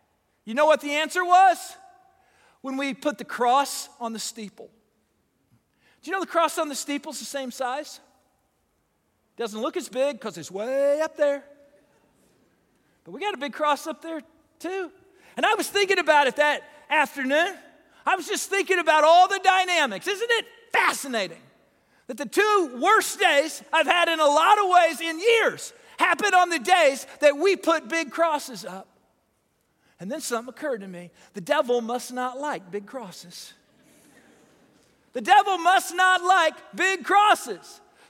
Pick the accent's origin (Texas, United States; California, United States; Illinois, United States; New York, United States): Illinois, United States; Growing up in Southern Illinois, if you could do two things at once, that made you amphibious.